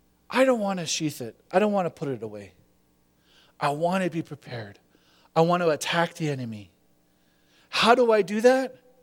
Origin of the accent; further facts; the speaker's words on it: Canada; being a Canadian, we're like ultra quiet